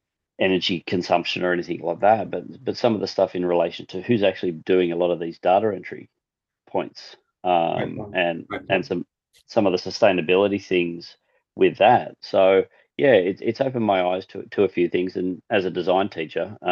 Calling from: Upper Coomera, Queensland, Australia; I'm calling in from Upper Coomera on the northern Gold Coast up in Queensland.

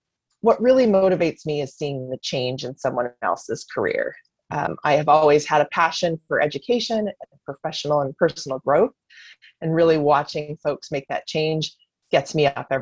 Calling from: Farmington, Minnesota, United States; I'm tuning in from Farmington, Minnesota, which is just south of St. Paul.

